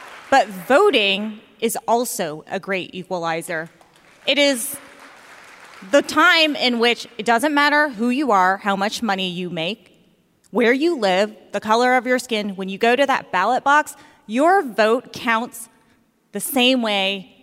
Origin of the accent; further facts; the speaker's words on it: Augusta, Georgia, United States; And when I was young, growing up in Augusta, Georgia, I knew, Augusta in the house.